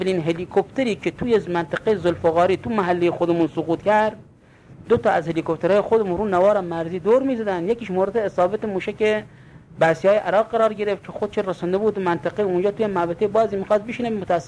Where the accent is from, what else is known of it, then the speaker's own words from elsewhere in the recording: Abadan, Khuzestan, Iran; ما آبادانیم، ما ساکن آبادانیم. پدر مادر من مال گناوه هستن.